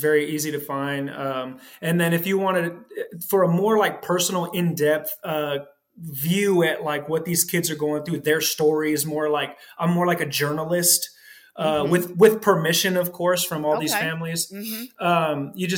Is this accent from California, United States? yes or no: yes; California, United States; I'm from the Bay Area, California.